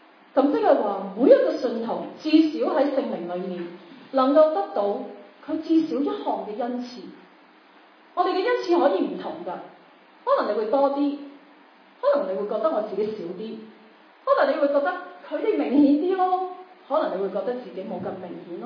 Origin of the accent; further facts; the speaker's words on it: Macau; first language yue; Chinese is a second language; 我们可能是来自于香港，其实我不是香港人，我应该正确来讲是澳门人。